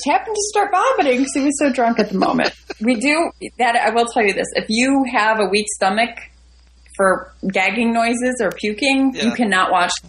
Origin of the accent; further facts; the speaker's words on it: Chicago, Illinois, United States; I'm like, I grew up in Chicago, never heard of it.